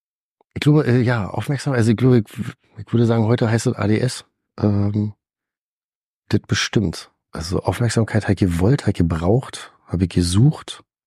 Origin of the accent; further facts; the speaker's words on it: East Berlin, Berlin, Germany; Ist für mich so identitätsbildend zu sagen, ich komme aus Ost-Berlin. Halt auch wieder ein bisschen was Besonderes ist. Das hilft mir und meinem Ego. Da bin ich groß geworden.